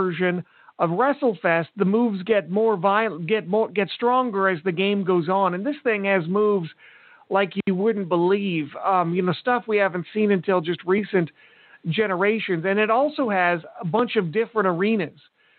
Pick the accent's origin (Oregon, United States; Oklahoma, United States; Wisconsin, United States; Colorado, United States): Oregon, United States; Portland; See, I grew up in Portland, watching Portland wrestling, and we had a 20 count.